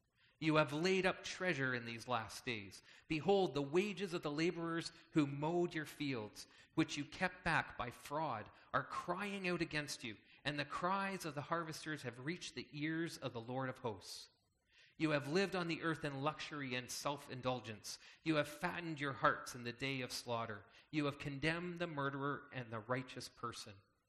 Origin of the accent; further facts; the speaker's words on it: Canada; everybody knew I was from Canada. I kind of stood out a little bit for some reason, right? People knew and heard that I was from North America. They knew I was Canadian.